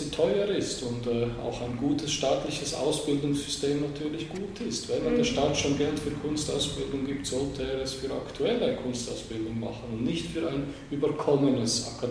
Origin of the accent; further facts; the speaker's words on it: Croatia; ich bin selber ursprünglich Kroate